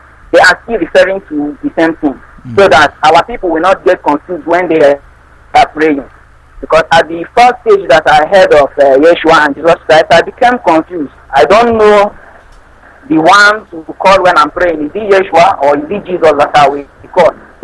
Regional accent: Nsukka, Enugu State, Nigeria; I'm from Nsukka.

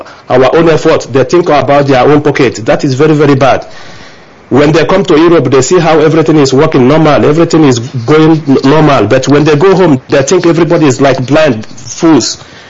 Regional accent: Amucha, Imo, Nigeria; now in Switzerland; I'm from Amucha in Njaba local government.

